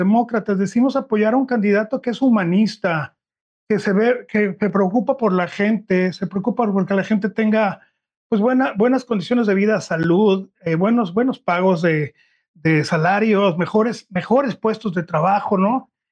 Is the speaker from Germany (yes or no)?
no; Mexico; Nosotros nos sentimos también ofendidos como mexicanos.